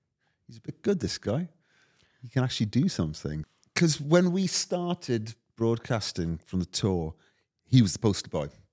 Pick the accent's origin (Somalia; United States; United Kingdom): United Kingdom; Wales; Well, it was because we're such a small nation. It's stuff like that doesn't happen to us. We might win at the rugby once in a while.